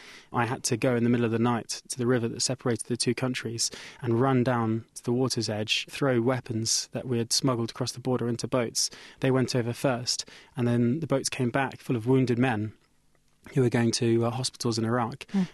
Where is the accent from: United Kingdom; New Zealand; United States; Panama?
United Kingdom; which for me as a British subject, I couldn't actually volunteer to fight Assad directly.